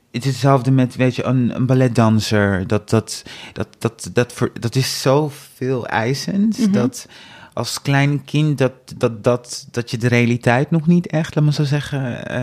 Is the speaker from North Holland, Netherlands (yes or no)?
yes; Amsterdam, North Holland, Netherlands; ik kom uit Amsterdam.